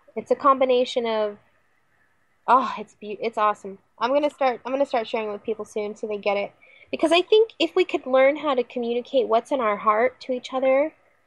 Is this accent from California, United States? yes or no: yes; Lemon Grove, California, United States; my hometown has started its own little permaculture group. People all over Lemon Grove, a little town within San Diego, are growing food.